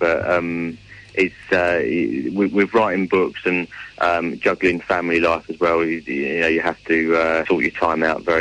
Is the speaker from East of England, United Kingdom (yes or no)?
yes; Clacton-on-Sea, East of England, United Kingdom; Yes, well, it's my hometown, so...